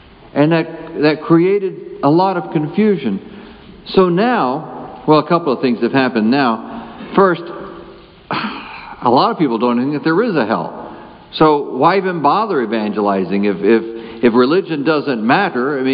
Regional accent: the South, United States; I was raised in the South, and the Southern Baptists, they knew the Northern Baptists were going to hell.

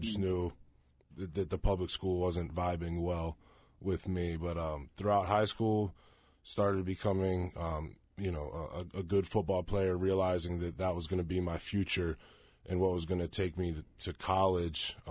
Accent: Maryland, United States; now in Charlottesville, United States; I'm originally from Maryland, so not very far away, about 2.5 to 3 hours. I've been in Charlottesville for, you know, 6 years now.

